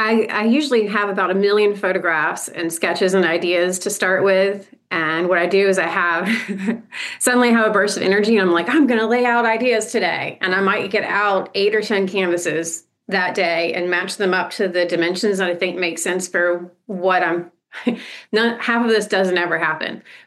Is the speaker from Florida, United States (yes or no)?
yes; Lake Wales, Florida, United States; we had to come back to Lake Wales when I was like 4 or 5. So I grew up in Polk County.